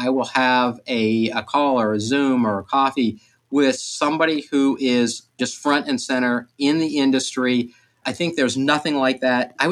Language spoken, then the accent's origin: English; South Carolina, United States; I'm from South Carolina, so I can get away with it.